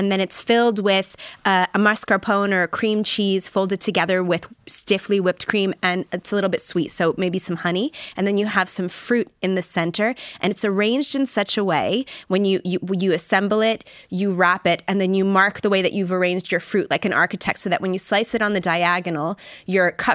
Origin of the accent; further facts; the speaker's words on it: Canada; I'm from Canada